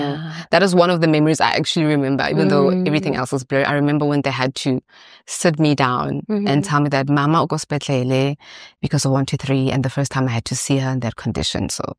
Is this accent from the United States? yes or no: no; Kagiso, Gauteng, South Africa; So born and bred in Kagiso.